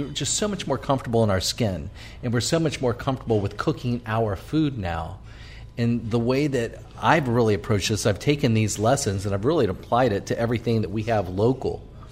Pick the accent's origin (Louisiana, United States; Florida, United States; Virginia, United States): Louisiana, United States; Slidell; I grew up just admiring these great restaurants of New Orleans. I thought to be a chef in my hometown, I mean, my hometown's actually Slidell.